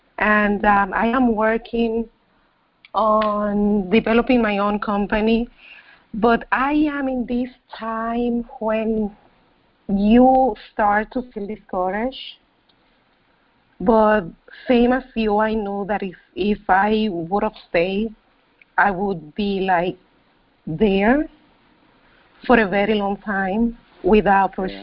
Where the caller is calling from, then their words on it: New York, United States; I am calling from New York.